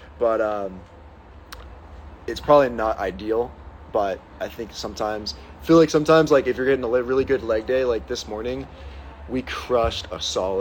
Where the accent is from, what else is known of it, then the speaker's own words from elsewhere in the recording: Pittsburgh, Pennsylvania, United States; I am from Pittsburgh